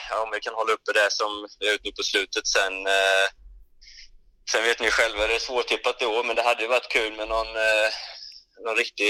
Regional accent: Nässjö, Jönköping County, Sweden; Jag kommer ihåg när jag kom från Nässjö in till Jönköping där

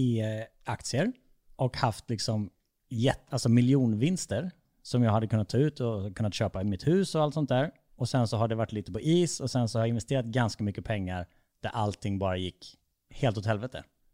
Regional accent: Falkenberg, Halland County, Sweden; Jag är uppväxt i Falkenberg

